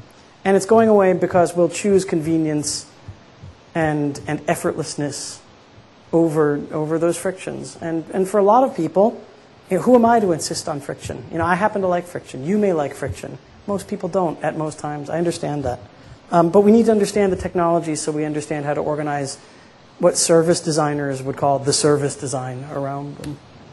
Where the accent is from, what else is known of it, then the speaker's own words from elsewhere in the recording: Philadelphia, Pennsylvania, United States; I grew up in Philadelphia in the very tail end of the 1960s and very early 1970s.